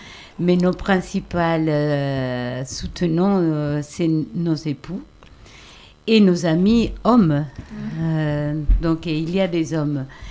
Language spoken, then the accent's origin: French; Peru; now in France; Le Pérou, parce que je suis originaire du Pérou, donc